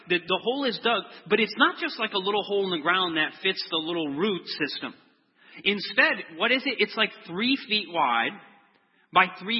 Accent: Michigan, United States; I'm originally from Michigan, and we wanted to go back and be able to spend some time with the family and so forth.

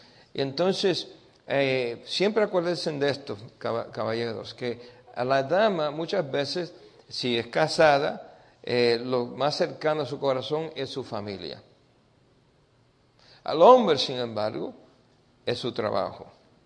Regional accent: Puerto Rico; born there; Yo nací en Puerto Rico.

